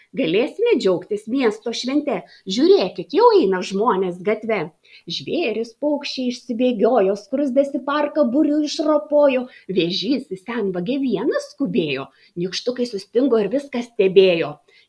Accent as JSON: {"language": "Lithuanian", "town": "Panevėžys", "region": "Panevėžys County", "country": "Lithuania", "tie": "born or raised there", "also_born_or_lived": "Vilnius", "said": "Panevėžys yra mano gimtasis miestas. Aš čia gimiau, augau, keliavau į darželį, į mokyklą. Taigi visos mano dienos yra praleistos Panevėžyje. Tik mokslus krimtau Vilniuje 3 metus. Bet šiaip visą laiką gyvenu Panevėžyje, todėl jis man pakankamai svarbus."}